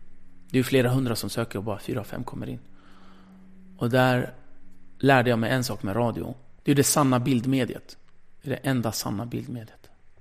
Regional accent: Rinkeby, Stockholm County, Sweden; jag är från Rinkeby

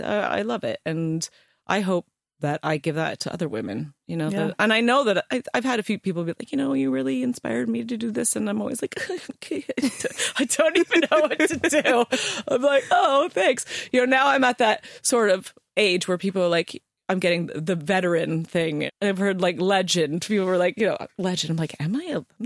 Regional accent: Canada; now in England, United Kingdom; I think it's because I'm Canadian.

